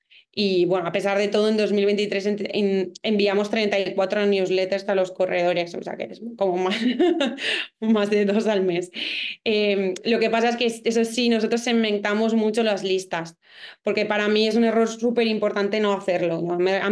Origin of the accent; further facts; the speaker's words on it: Valencian Community, Spain; somos valencianos y no somos falleros.